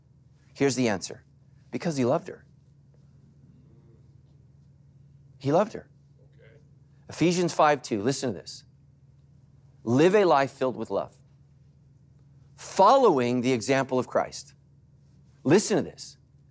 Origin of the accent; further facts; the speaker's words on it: Sacramento, California, United States; I grew up in Sacramento